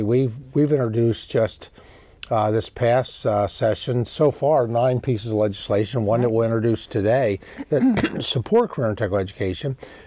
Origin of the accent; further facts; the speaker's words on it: Pennsylvania, United States; And in Pennsylvania, it's incredibly important. As well, my home state